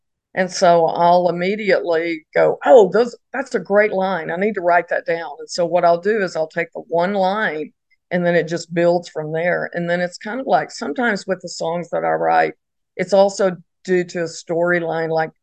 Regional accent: Texas, United States; And I started off really, I grew up in Texas, which of course in Texas, it's country music.

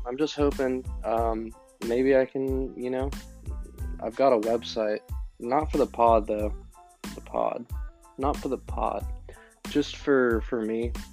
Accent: Carrollton, Texas, United States; I'm from the Dallas area. I'm not sure how specific I should be. Specific. Should I tell you everything? Or just little things? From the North Dallas suburbs, Carrollton. I went to Hebron High School.

